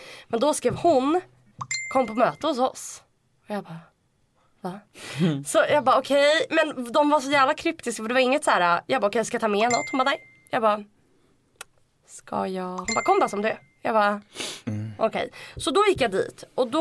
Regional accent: Eskilstuna, Södermanland, Sweden; Ja, jag kommer från Eskilstuna.

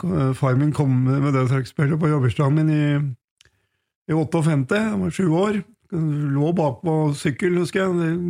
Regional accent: Hunndalen, Innlandet, Norway; jeg har jo da Vaselina Museet oppe I Hunndalen, der jeg kommer fra.

